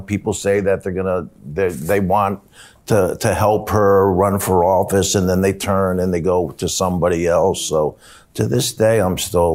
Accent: New Jersey, United States; I'm a jock from Jersey, and I remember my parents...

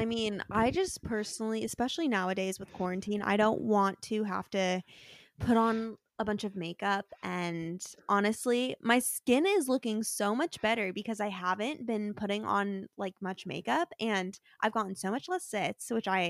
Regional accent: Arizona, United States; So I feel like I have like some connection with him because I am also from Arizona.

